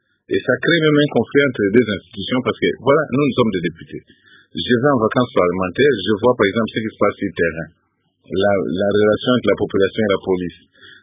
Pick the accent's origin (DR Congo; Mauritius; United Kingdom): DR Congo; Bomongo, Équateur; je suis de Bomongo à l'Équateur.